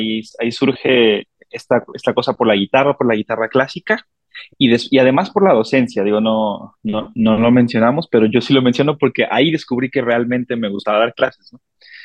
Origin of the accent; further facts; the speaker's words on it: Veracruz, Mexico; Soy de Veracruz, entonces, bueno, allá fue donde empecé en los talleres libres que hay en el puerto